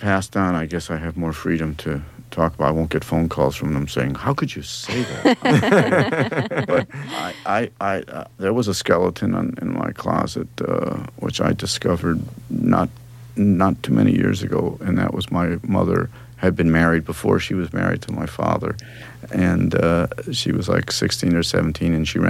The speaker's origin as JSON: {"language": "English", "town": "Los Angeles", "region": "California", "country": "United States", "tie": "born or raised there", "said": "And I grew up in Los Angeles, studying a lot every day, and winding up at the enrolled at the Los Angeles Conservatory of Music"}